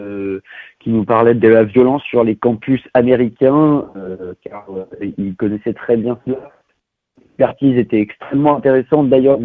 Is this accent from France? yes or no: no; Belgium; comme chez nous en Belgique, comme partout en Europe